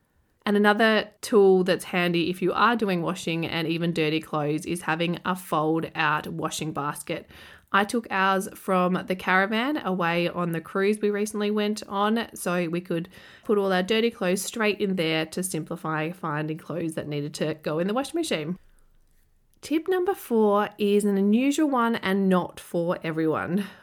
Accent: Adelaide, South Australia, Australia; I am from Adelaide, and when we travel to the city from the farm, I have a drawer and some shelves in my parents' house where we stay.

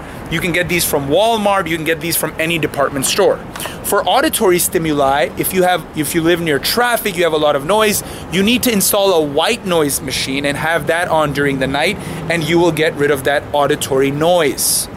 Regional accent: Montreal, Quebec, Canada; live from my hometown of Montreal, Canada.

